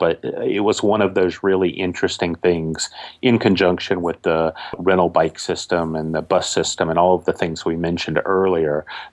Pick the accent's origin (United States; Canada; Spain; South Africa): United States; Southeast; which was bizarre to me because I'm from the American Southeast and we don't have any of them.